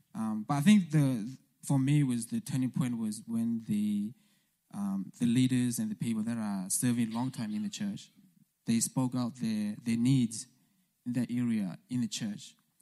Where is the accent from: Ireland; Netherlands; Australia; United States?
Australia; English is a second language; I'm from Australia, but we don't ride kangaroo.